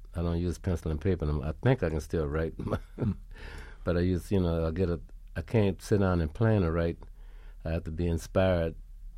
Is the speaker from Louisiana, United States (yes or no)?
yes; New Orleans, Louisiana, United States; You know, I want to write about my hometown, about New Orleans, you know, and that came so easy.